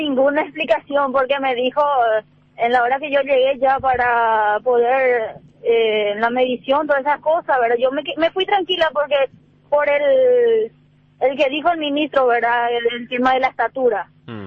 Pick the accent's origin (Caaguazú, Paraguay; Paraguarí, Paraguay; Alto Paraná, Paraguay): Alto Paraná, Paraguay; Ciudad del Este; Yo, por ejemplo, vengo de Ciudad del Este y estoy todavía por acá buscando una respuesta